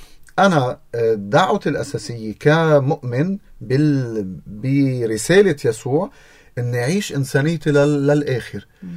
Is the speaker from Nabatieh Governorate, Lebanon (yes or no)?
yes; Deir Mimas, Nabatieh Governorate, Lebanon; أنا من ضيعة اسمها دير ماميس وبس كان جديدة مرجعيون. ما عشت بضيعتي يعني, حس إنه المنطقة ضيقة علي وكان في احتلال إسرائيلي